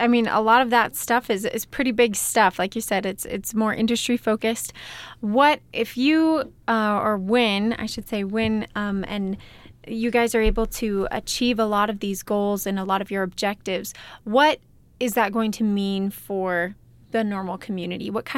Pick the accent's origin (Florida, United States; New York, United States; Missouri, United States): Missouri, United States; I'm from the Midwest. I'm from Missouri, and I love the small town feel, but it's definitely different.